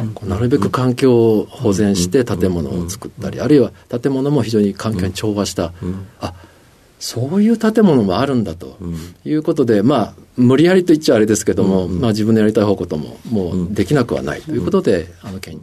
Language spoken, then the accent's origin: Japanese; Toyota, Aichi, Japan; 出身はですね、愛知県の豊田市、豊田町というところになります。